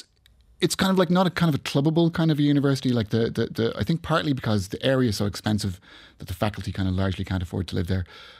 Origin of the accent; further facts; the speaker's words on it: Ireland; I'm actually from Ireland